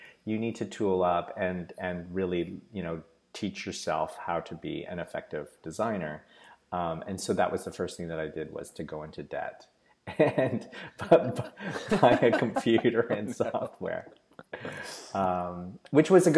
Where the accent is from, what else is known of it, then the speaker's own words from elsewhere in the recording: Canada; I was an international student. I'm from Canada.